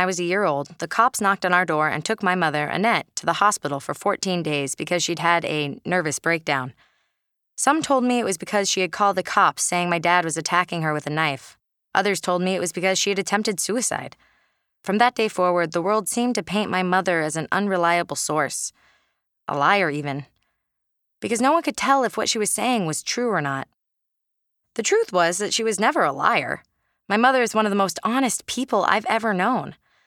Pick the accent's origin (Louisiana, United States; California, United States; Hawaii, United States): California, United States; Burlingame; I was born on November 2nd, 1986. I grew up in Burlingame, California, a city nestled in the Bay Area just south of San Francisco that smelled like roses and chocolate